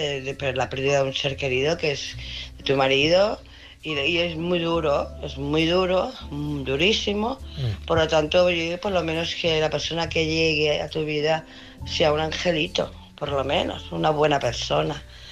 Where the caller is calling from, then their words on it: Barcelona, Catalonia, Spain; de Barcelona.